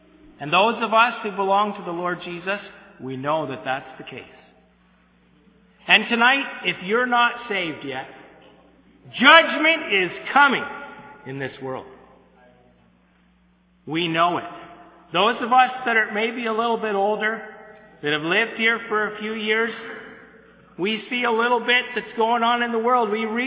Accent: Ottawa, Ontario, Canada; when I was a little boy growing up in Ottawa.

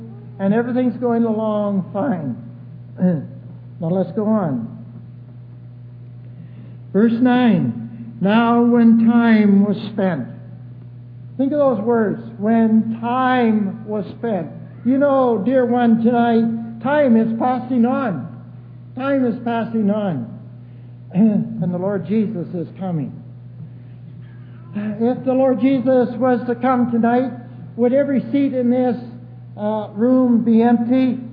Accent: Canada; I'm Canadian.

